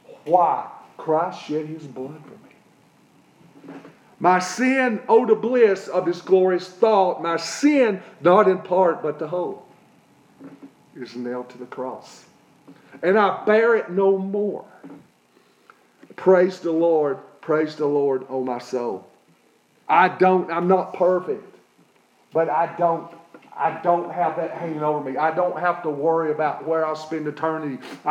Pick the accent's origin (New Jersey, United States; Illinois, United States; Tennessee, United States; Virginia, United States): Tennessee, United States; Newport; I could go back to my hometown when I was a teen, and there's some additions, but for the main part, you could sit me down in it, and I'd go, this is Newport.